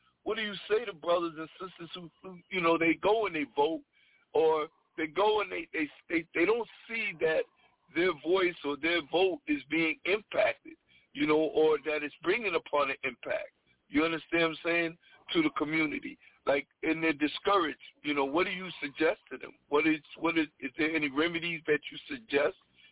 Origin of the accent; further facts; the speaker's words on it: Paterson, New Jersey, United States; I know when I was growing up in Paterson, New Jersey, I don't remember a time I could even leave.